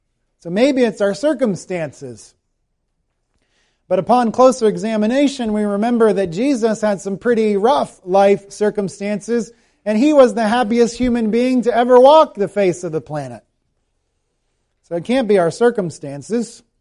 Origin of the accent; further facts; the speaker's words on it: United States; now in Canada; I am an American and on the way to becoming a Canadian, hopefully.